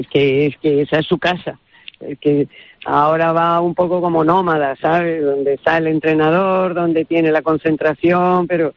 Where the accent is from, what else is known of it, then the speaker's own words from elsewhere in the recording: Castile, Spain; todo el mundo sabe que yo soy castellana, algo seca